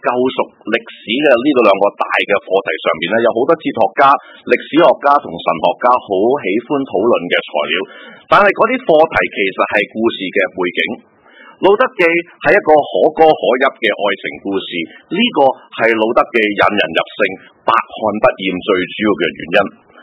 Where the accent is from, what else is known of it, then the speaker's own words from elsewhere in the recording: Guangdong, China; 我哋广东人咧就特别系多层次嘅搞关系呢样嘢啊